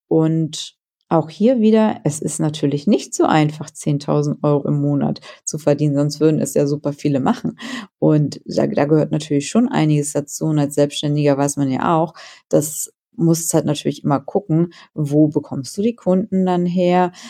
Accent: Germany; Für mich ganz klar ist Deutschland leider, leider Gottes nicht mehr der Place to be. Ist mein Liebling, mein Heimatland, mein Lieblingsland mal so gewesen.

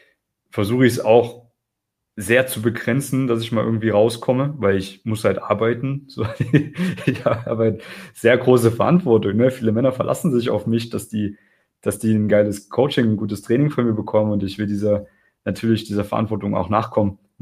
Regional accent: Germany; in meiner Heimat in Deutschland im Kuhkaff

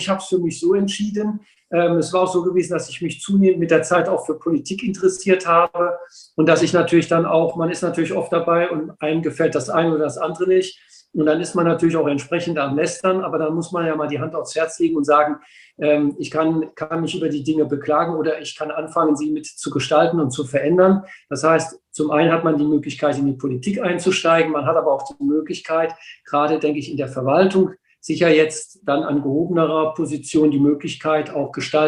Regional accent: Bad Kreuznach, Rhineland-Palatinate, Germany; also born or lived in Simmern; Also ich bin gebürtig aus Simmern in Hunsrück. Meine Eltern haben derzeit schon in Bad Kreuznach gewohnt und dann habe ich meine Kindheit auch in Bad Kreuznach verbracht. Aber die Verbindung ins Ruhrgebiet ist natürlich richtig, weil mein Vater bzw. meine Großeltern väterlicherseits aus dem Ruhrgebiet

